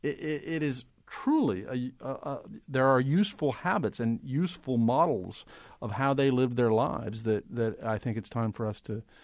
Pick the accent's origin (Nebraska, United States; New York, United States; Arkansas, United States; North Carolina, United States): Nebraska, United States; Omaha; And I remember growing up in Omaha, Nebraska, the child of Depression people, my parents, that is